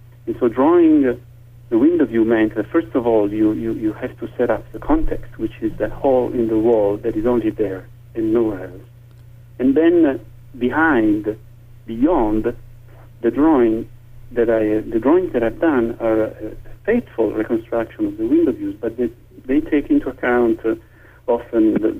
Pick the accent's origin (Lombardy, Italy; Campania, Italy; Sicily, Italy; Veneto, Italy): Lombardy, Italy; Milan; I wish I could now go back to, you know, the apartment where I grew up in Milan